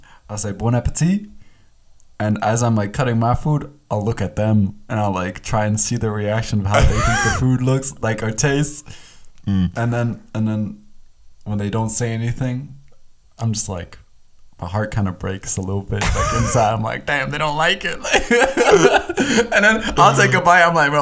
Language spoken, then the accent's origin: English; United States; Ah, mashed potatoes is more for, like, me growing up in America.